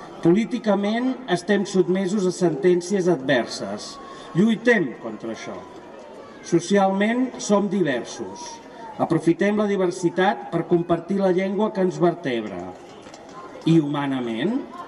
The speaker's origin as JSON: {"language": "Catalan", "region": "Catalonia", "country": "Spain", "said": "un estat que no ens accepta com a catalans"}